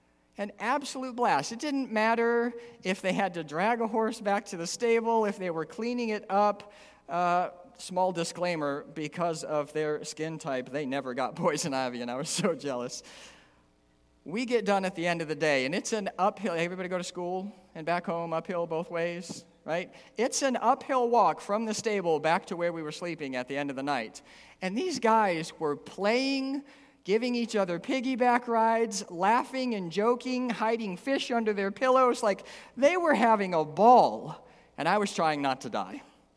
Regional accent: Detroit, Michigan, United States; I grew up in Detroit, by the way, so this story will be a little funnier if you know that piece.

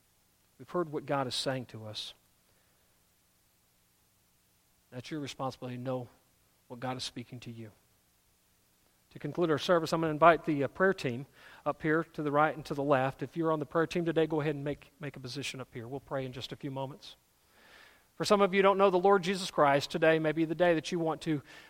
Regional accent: Texas, United States; Well, I say that kind of as a Texan. Jim Jennings, who's my fellow Texan, is providing Bluebell ice cream

